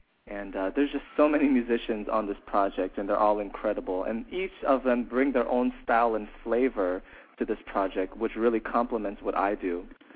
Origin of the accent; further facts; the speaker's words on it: Tampa, Florida, United States; And I actually have a CD release party in Tampa on Wednesday here in my hometown.